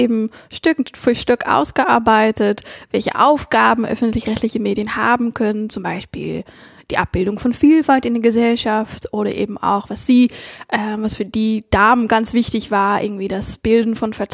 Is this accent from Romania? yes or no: no; Netherlands